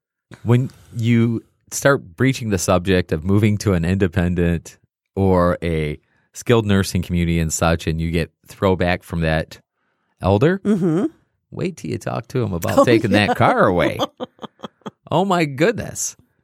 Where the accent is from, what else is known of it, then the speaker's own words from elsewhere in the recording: the South, United States; So now I got to tell you about my mama real quick because we're from the South.